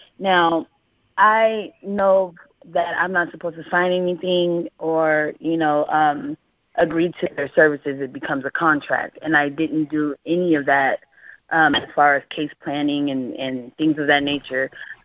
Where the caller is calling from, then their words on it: Arizona, United States; I'm calling from Arizona. Thank you for having me on your show.